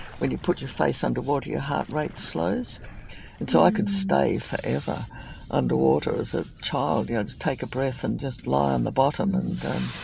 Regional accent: Adelaide, South Australia, Australia; I grew up in Adelaide, where it's currently being devastated

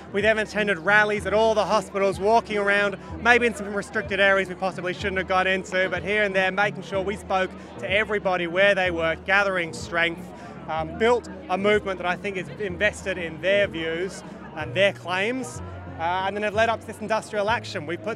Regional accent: London, United Kingdom; Where do I come from? I'm from London.

